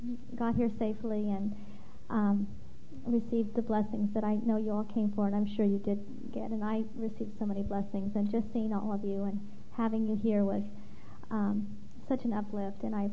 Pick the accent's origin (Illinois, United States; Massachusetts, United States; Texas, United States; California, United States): California, United States; Sacramento; from Sacramento